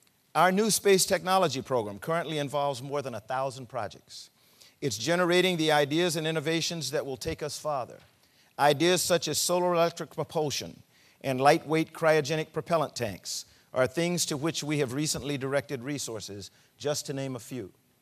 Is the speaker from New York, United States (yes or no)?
no; South Carolina, United States; Just the thought of this would have been science fiction when I was a child growing up in South Carolina.